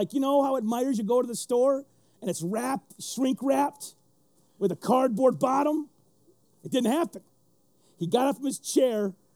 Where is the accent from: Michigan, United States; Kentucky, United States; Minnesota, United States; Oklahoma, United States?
Michigan, United States; Flint; I am not a farmer. I grew up in Flint Town.